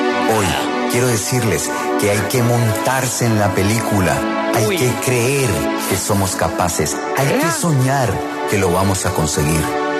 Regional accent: Santander, Colombia; sino porque soy santandereano.

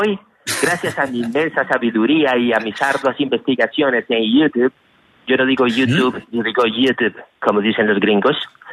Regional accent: Colombia; born there; Aunque nací en Colombia, soy bilingüe, hablo un inglés fluido

